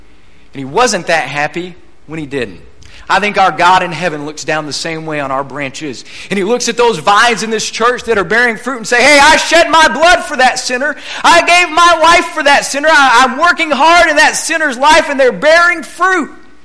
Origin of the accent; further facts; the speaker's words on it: Midland, Texas, United States; I'm from Midland, Texas, and growing a garden in West Texas is not generally a good idea.